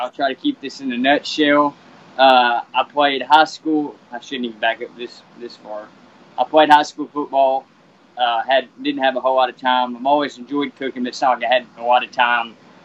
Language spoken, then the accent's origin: English; Dresden, Tennessee, United States; I grew up in Dresden, Tennessee, which is just, if you're in Houston, it would be not even considered a separate place